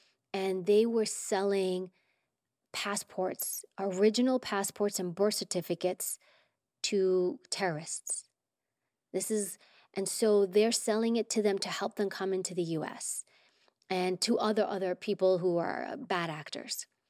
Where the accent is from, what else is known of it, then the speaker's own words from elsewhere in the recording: Queens, New York, United States; my parents are immigrants. I grew up in New York and Queens.